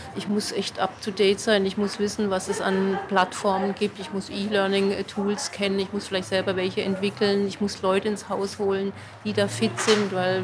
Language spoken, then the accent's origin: German; Freiburg, Baden-Württemberg, Germany; ich komme aus Freiburg, arbeite als Bibliothekarin in einer Beratungsstelle für öffentliche Bibliotheken.